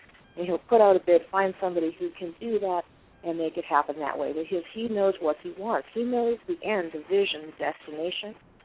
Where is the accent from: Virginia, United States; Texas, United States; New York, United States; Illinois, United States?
Illinois, United States; Chicago; accent: Chicago; now in Missouri, United States; And I'm from Chicago, and my dad is like that.